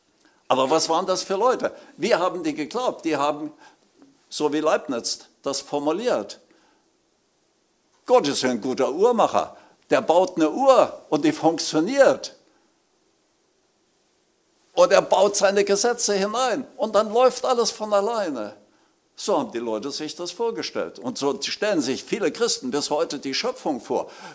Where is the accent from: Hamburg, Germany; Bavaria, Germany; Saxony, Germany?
Saxony, Germany; Leipzig; Ich weiß noch, wie ich 1990, kurz nach der Wende, in Leipzig war, ich komme aus Leipzig